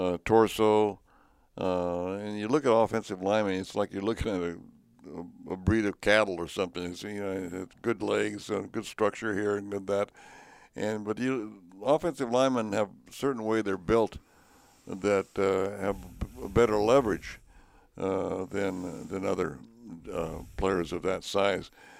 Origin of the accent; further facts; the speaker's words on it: Sanger, California, United States; in my hometown of Sagar, California, which is in the Central Valley outside of Fresno.